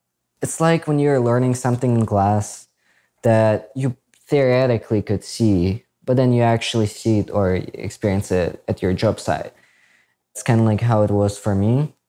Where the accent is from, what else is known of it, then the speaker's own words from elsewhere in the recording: Ukraine; I am from Ukraine, particularly Eastern Ukraine.